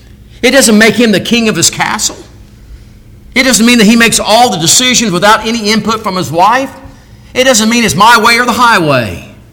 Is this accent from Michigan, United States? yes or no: no; Illinois, United States; Growing up in Central Illinois, I grew up next to an Air Force base, Chanute Air Force Base